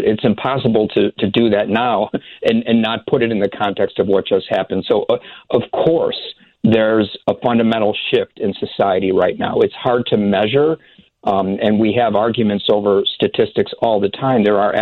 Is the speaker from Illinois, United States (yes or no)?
yes; Chicago, Illinois, United States; But I'm a Chicagoan. I'm a lifelong Chicagoan. I'm not going anywhere.